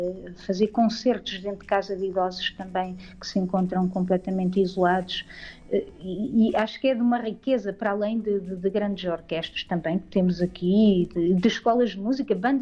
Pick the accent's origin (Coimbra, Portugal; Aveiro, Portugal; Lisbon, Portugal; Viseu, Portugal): Coimbra, Portugal; now in Leiria, Portugal; não sou de Leiria, eu até sou de Coimbra, vivo aqui em Leiria já há uns anos